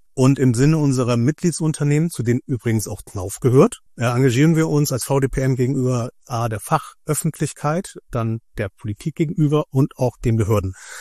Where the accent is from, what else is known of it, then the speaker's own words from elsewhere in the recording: North Germany, Germany; born there; now in Berlin, Germany; Ich bin Hauptgeschäftsführer hier, wie man es vielleicht in der Sprache hört. Und nicht kein gebürtiger Berliner, sondern gebürtiger Norddeutscher, der aber schon viele Jahre in Berlin lebt